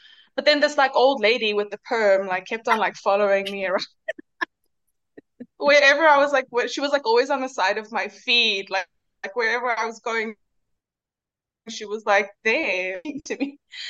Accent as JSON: {"language": "English", "town": "Cape Town", "region": "Western Cape", "country": "South Africa", "said": "I'm from Cape Town, South Africa."}